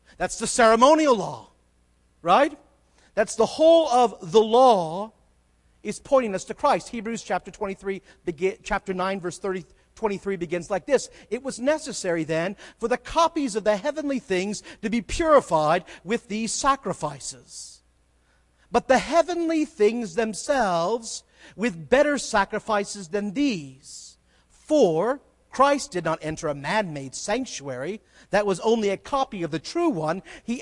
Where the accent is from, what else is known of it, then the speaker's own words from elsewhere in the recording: California, United States; You know, growing up in California, there were many independent churches.